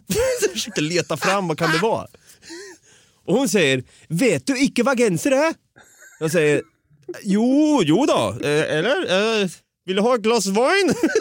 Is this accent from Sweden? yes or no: yes; Sweden; jag är svensk nu, de hör att jag pratar svenska.